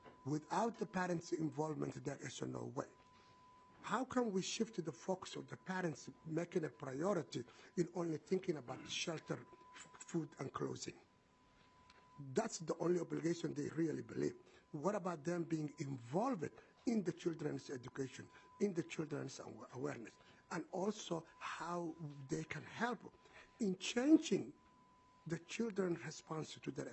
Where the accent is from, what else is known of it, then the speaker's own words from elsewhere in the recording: Somalia; English is a second language; now in United States; I'm originally from Somalia